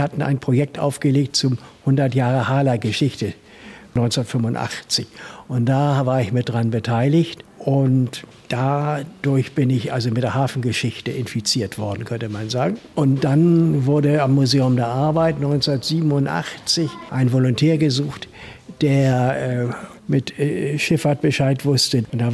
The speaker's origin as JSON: {"language": "German", "region": "Hamburg", "country": "Germany", "tie": "born or raised there", "said": "Ich bin in Winterhude aufgewachsen, habe mich zwar schon als Junge mit meinem Roller mal auf den Weg gemacht."}